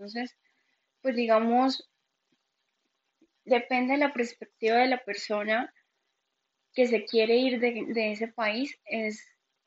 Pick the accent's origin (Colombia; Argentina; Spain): Colombia; yo llevaba 27 años de mi vida en Colombia, porque nací en Colombia, porque mis papás son colombianos, porque mis abuelos son colombianos, mi familia es colombiana.